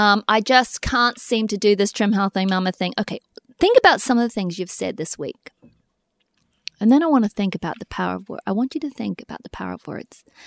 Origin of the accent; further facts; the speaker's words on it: New Zealand; that's what we grew up in New Zealand saying